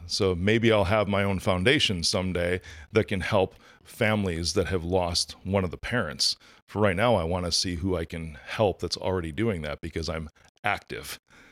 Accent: Chicago, Illinois, United States; There was a state trooper in Illinois, because I'm from Chicago, that was just killed a couple weeks ago.

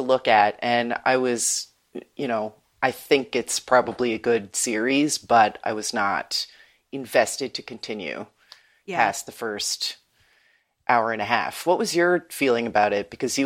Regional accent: United States; I read them all because eventually as a young American reader, you run out of Louisa May Alcott

